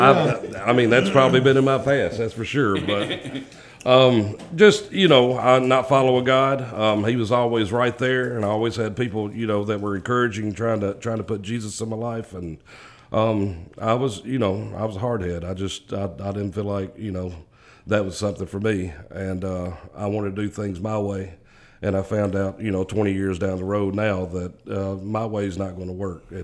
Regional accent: Dyersburg, Tennessee, United States; now in Corinth, United States; I've lived in Corinth, Mississippi for about 18 years. I grew up in Dyersburg, Tennessee.

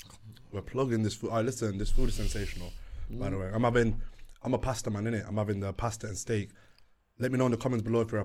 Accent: Somalia; Me and you are Somalis.

